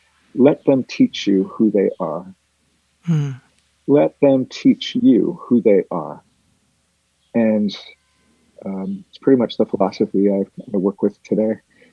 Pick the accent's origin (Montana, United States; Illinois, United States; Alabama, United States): Montana, United States; Twin Bridges; No, I grew up in Twin Bridges, Montana, in a class of 20, pretty much kindergarten through high school.